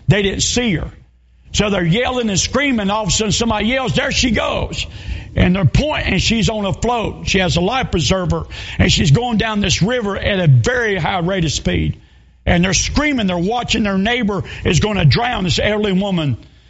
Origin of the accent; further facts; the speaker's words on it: North Carolina, United States; We lived in the lower foothills for years. And I'm from North Carolina.